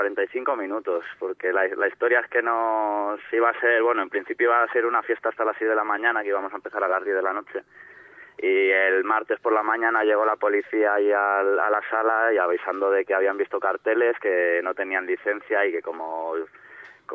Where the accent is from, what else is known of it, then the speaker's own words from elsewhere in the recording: Chamberí, Community of Madrid, Spain; No, yo soy de Chamberí.